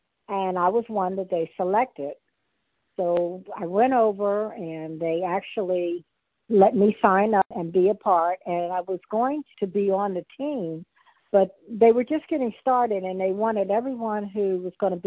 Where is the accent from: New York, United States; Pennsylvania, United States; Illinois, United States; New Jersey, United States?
New Jersey, United States; Camden; that was right across the bridge from where I grew up in Camden.